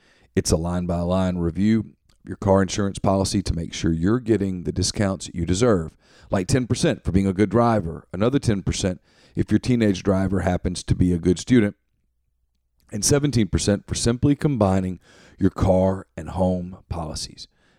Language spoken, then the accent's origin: English; Ruston, Louisiana, United States; He's from my hometown. He's from Ruston. I know his family.